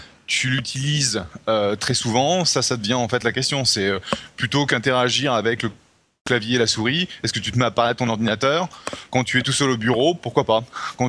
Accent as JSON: {"language": "French", "country": "France", "accent": "French", "said": "mon anglais châtié avec mon accent français fait que la plupart du temps, cette saloperie ne comprend pas ce que je raconte"}